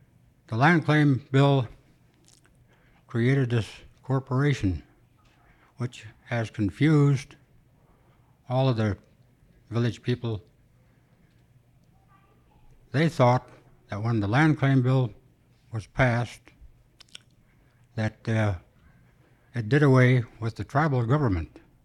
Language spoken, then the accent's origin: English; Birchwood, Alaska, United States; I grew up in the Birchwood area, and every once in a while, I meet a person, a friend, that would say, there's one of those rich Hikutna Indians.